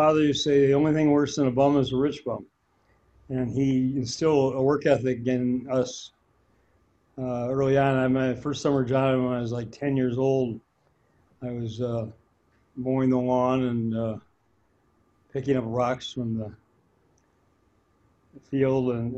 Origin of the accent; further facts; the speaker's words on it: Long Lake, Minnesota, United States; Well, I grew up in Long Lake, Minnesota, and my family is a retail family.